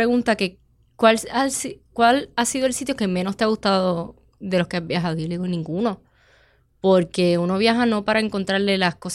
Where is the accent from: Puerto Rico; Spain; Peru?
Puerto Rico; para mí, que vengo de Puerto Rico, que vengo del área metro, que he visto otras cosas